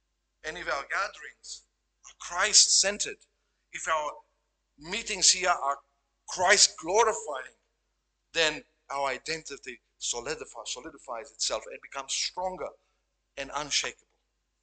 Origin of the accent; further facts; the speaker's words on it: Romania; English is a second language; now in Australia; especially for us, people who have come from other countries. I'm from Romania. You know where you're from.